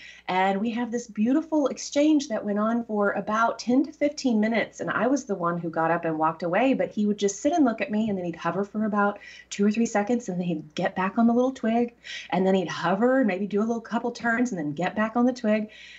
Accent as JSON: {"language": "English", "region": "Texas", "country": "United States", "tie": "born or raised there", "lives_now": "Seattle, United States", "said": "You know, growing up in Texas, I just felt really parched."}